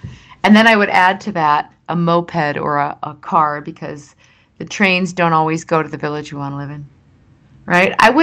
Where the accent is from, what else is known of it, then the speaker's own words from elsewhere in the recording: Minnesota, United States; I'm from Minnesota, and a lot of my friends who are Minnesotans or now Wisconsinites or Midwesterners, it's not so much about wealth.